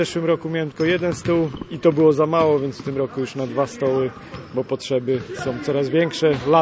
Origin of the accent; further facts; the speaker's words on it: Koszalin, West Pomeranian Voivodeship, Poland; jestem z Koszalina